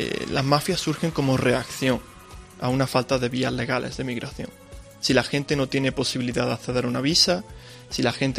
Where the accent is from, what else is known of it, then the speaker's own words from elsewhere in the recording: El Paso, Texas, United States; De donde yo vengo, en El Paso, hemos tenido un récord de muerte el año pasado y este año vamos camino de batirlo.